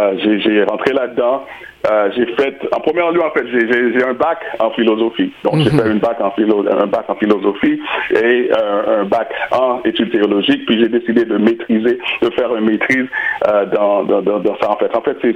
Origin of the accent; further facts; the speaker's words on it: United States; first language en; French is a second language; now in Canada; Comme vous le savez très bien, ma langue courante, c'est anglais, vu que je viens des États-Unis. Mais je vis au Québec.